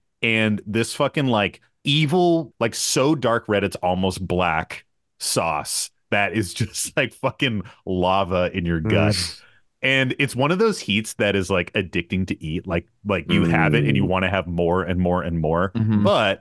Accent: East Coast, United States; Y'all, I'm from the East Coast. I fucking butcher words a lot.

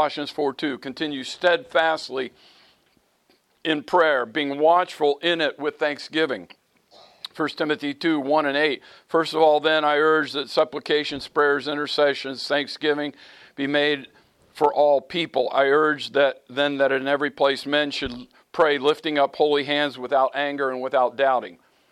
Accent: Dayton, Ohio, United States; I grew up in Dayton, Bethel.

